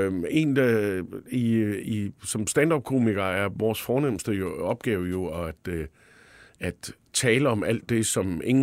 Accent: Aarhus, Central Denmark Region, Denmark; now in Copenhagen, Denmark; Jeg er fra Aarhus, og er vokset op med AGF, og kom meget på Aarhus Stadion sammen med min far

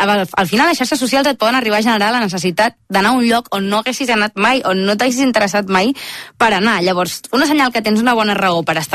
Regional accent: Blanes, Catalonia, Spain; Llavors jo soc de Blanes, m'agraden molt les meves cales

